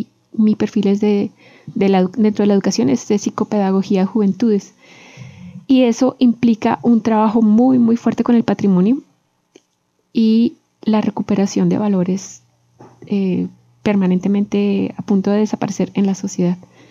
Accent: Bogotá, Colombia; Yo soy bogotana. Nací en la Clínica Comuneros, en la calle Sexta con carrera 30. Y mis padres también son bogotanos.

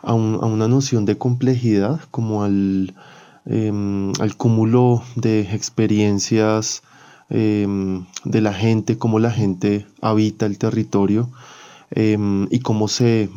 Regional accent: Bogotá, Bogotá Capital District, Colombia; yo soy de acá de Bogotá

